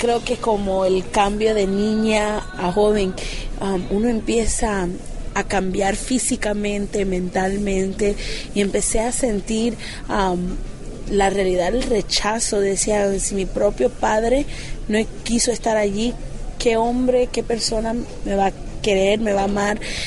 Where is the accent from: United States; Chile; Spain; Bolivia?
United States; Miami, Florida; Yo soy americana, pero mi mamá es de Colombia, mi papá dominicano, y comencé a cantar a la edad de 15 años en mi iglesia local aquí en Miami, Florida, pero a la edad de 19 me fui a estudiar